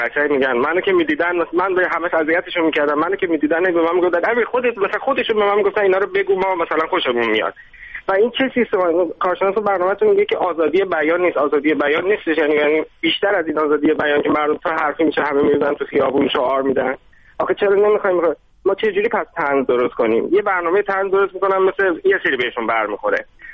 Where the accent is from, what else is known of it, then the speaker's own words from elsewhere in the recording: Iran; من ببینید من خودم ترکم